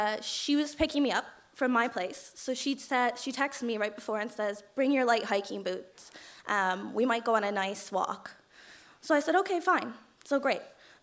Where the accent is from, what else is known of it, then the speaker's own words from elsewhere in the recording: United States; now in Dublin, Ireland; you can probably tell I'm not Irish. I'm American. I've lived in Dublin for on and off the last 3 years.